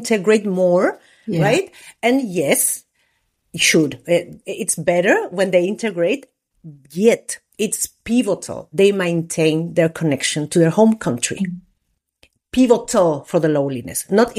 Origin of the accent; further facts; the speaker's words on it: Valparaíso, Chile; English is a second language; I don't know how you see it, but that's a Valparaíso. That's my hometown.